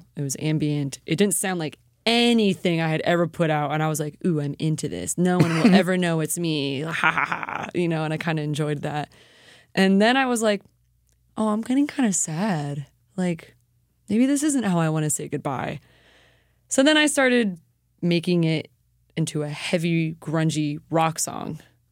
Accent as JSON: {"language": "English", "region": "Florida", "country": "United States", "said": "And I'm from Florida."}